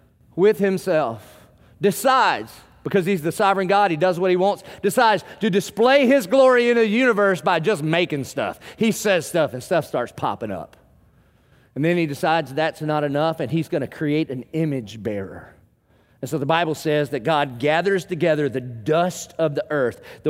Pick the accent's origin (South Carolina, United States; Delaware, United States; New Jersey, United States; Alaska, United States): South Carolina, United States; Dillon; Now, I'm from Dillon, South Carolina. So the prom queen was like, hey, y'all.